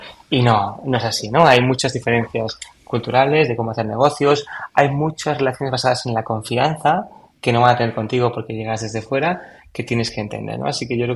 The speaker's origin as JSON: {"language": "Spanish", "country": "Spain", "said": "es que desde España tenemos aquí resuelto como europeos"}